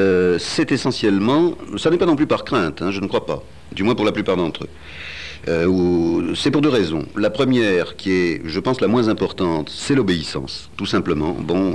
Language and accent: French; Saint-Étienne, Auvergne-Rhône-Alpes, France; Je les cite parce que je suis Stéphanois moi-même.